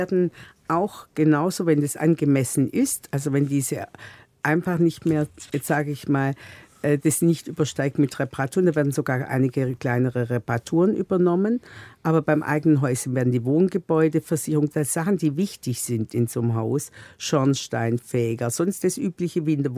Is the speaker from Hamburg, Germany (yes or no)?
no; Baden-Württemberg, Germany; ich komme ja selbst auch aus Baden-Württemberg